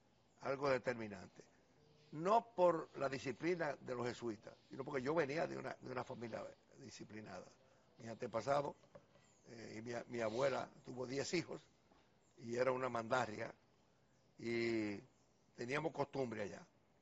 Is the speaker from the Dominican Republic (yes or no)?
yes; Santiago de los Caballeros, Santiago, Dominican Republic; now in Santo Domingo, Dominican Republic; Pero mi mujer no quería venir para la capital, como santiaguera, como somos los santiagueros. Entonces hubo que poner una etapa de prueba, pero después los viajes allá, ella entendió que podíamos venir para acá, nos mudamos a la capital